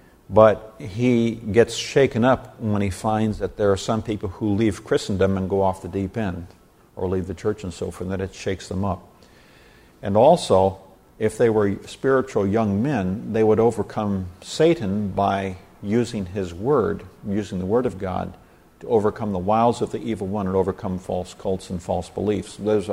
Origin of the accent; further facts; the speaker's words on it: Nigeria; I have story after story, and I grew up in Nigeria, West Africa, of people in Africa before missionaries came